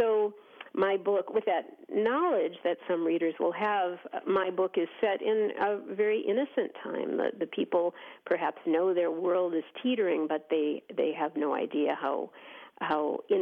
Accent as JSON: {"language": "English", "town": "Detroit", "region": "Michigan", "country": "United States", "tie": "born or raised there", "said": "And when I was a girl growing up in Detroit, Devil's Night was a night for minor mischief, like ringing doorbells and soaping windows."}